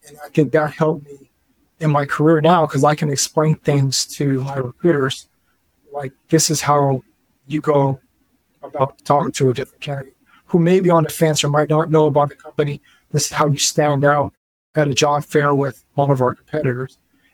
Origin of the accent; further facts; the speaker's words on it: the South, United States; And so I grew up in the South.